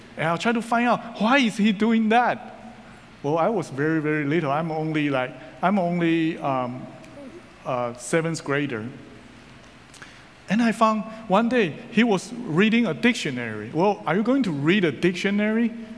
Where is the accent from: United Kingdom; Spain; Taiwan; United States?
Taiwan; first language Mandarin; English is a second language; And I came from Taiwan, so my original language was Mandarin. And then I need to learn to speak English.